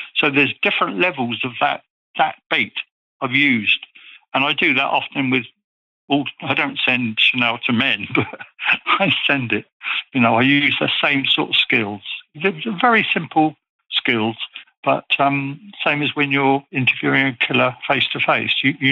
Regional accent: United Kingdom; I'm not just saying this because I'm British

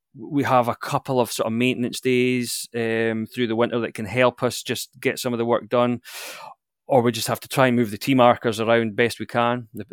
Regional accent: Blair Atholl, Scotland, United Kingdom; So I grew up in, you could say, the central highlands of Scotland, a little village called Blairathal. So maybe almost halfway between Perth and Inverness.

